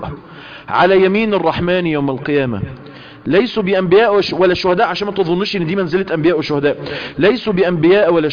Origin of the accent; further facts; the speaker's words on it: Mansoura, Dakahlia, Egypt; انا من المنصورة